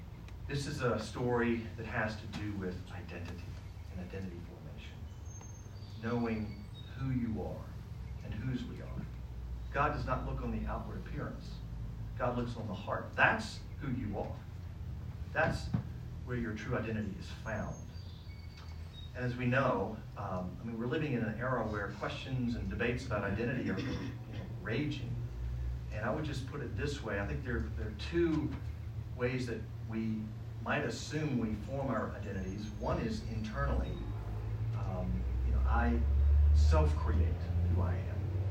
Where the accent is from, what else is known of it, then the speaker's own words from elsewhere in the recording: Virginia, United States; I remember being a little boy and growing up in Virginia